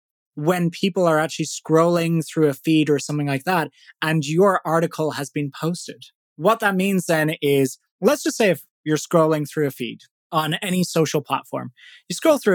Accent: Ireland; accent: Irish; So probably folks listening can tell by my accent that I'm Irish.

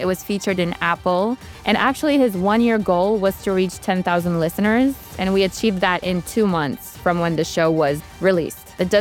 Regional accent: Romania; English is a second language; also born or lived in United States; As you mentioned, I'm originally from Romania. I was in the States for 5 years and now I'm back.

